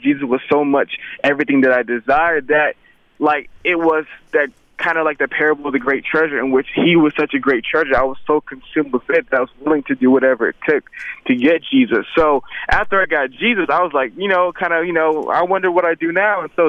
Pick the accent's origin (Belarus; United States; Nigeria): United States; Atlanta, Georgia; also born or lived in New York; My dad is actually Muslim, so, you know, kind of, I grew up in New York and I grew up in Atlanta. Obviously, Atlanta's the best city in the world